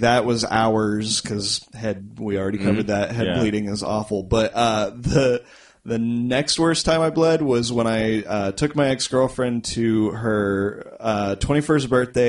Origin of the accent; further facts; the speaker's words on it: Corpus Christi, Texas, United States; So I'm from Corpus.